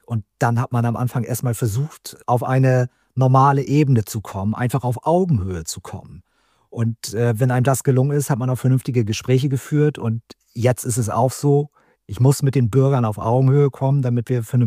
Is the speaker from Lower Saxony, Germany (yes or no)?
yes; Lengenbostel, Lower Saxony, Germany; Also ich komme ja aus Sittensen, genauer gesagt komme ich aus einer Mitgliedsgemeinde der Samtgemeinde, nämlich aus Lengenbostel. Das ist ein sehr kleiner Ort.